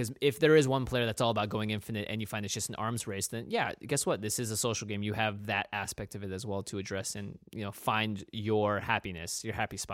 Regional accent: Pacific Northwest, United States; We grew up in the Pacific Northwest.

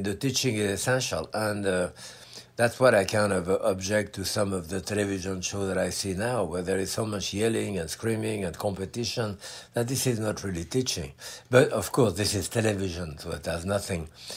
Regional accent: France

